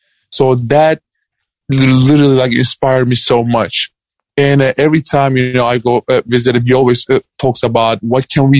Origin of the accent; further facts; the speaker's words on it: Turkey; now in United States; where I grew up in Turkey, there is no freedom of speech, religion, or expression. And well, when I come to America